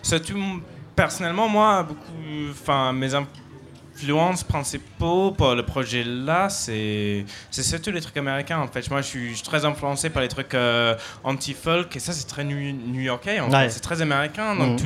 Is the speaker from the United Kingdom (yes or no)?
yes; Huddersfield, Yorkshire and the Humber, United Kingdom; Moi, je viens d'Angleterre. Je viens du nord d'Angleterre, d'une petite ville horrible qui s'appelle Huddersfield, qui est près de Manchester, près de Liverpool. Donc voilà, c'est le nord d'Angleterre, industriel, beaucoup de chômage, il ne fait pas beau.